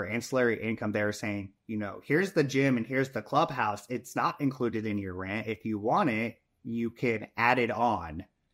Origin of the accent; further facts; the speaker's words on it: Muncie, Indiana, United States; I also did my hometown of Muncie, Indiana